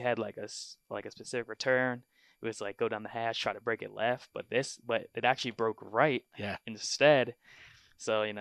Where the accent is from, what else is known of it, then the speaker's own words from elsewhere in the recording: West Chester, Pennsylvania, United States; All right, I'm from Westchester. You know, born Chester County Hospital, born and raised Westchester. I'm one of six in my house.